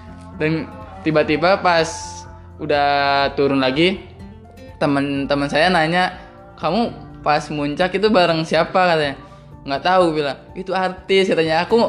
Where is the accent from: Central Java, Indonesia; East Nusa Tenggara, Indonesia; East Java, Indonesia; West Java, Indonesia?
West Java, Indonesia; Tasikmalaya; soalnya kan jauh juga dia orang Tegal, sedangkan aku orang Tasik katanya gitu.